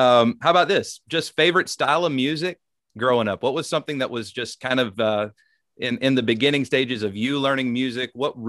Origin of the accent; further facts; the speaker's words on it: Nashville, Tennessee, United States; He is the founder and lead pastor of Grace Church in Nashville, Tennessee, my home state.